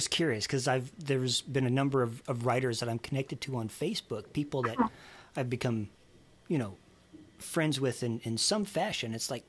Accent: Georgia, United States; born there; Even though I was born in Georgia, but that was while my dad was in the service.

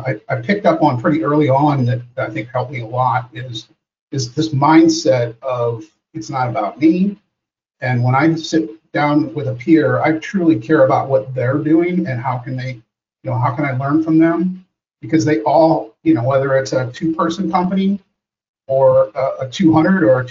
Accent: Missouri, United States; You know, I'm from Missouri. You have to show me. That's our motto in Missouri.

